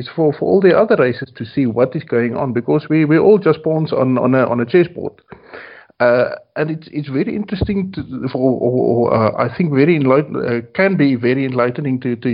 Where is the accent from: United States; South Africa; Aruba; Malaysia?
South Africa; it's also very interesting for me as a South African to listen to all these things